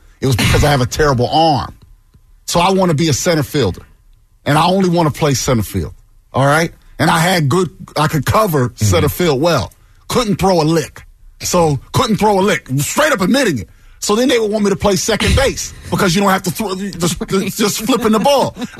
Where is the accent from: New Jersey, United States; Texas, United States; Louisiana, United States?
New Jersey, United States; Pennsauken; assuming I was still growing up in Pensauken